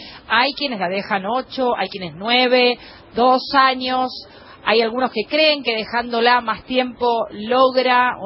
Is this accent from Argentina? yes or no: yes; Argentina; que nos identifica como argentinos